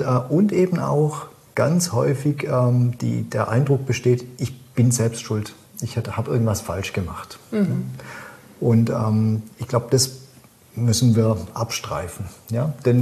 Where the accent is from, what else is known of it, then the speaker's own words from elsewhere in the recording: Baden-Württemberg, Germany; accent: Swabian; ich bin ja Schwabe, wie man mir gut anmerkt.